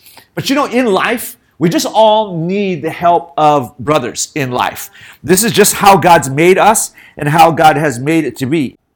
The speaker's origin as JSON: {"language": "English", "country": "United States", "lives_now": "Taiwan", "said": "I think I come from the States, and a lot of you come from the States or different places, and Taiwan was still under lockdown."}